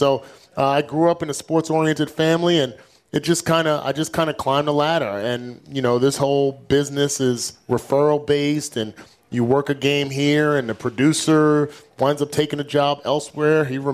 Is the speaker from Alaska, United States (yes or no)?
no; New Jersey, United States; that's a testament, one, to how I grew up in Jersey. My parents, we were a very sports-oriented family. I played all three sports growing up.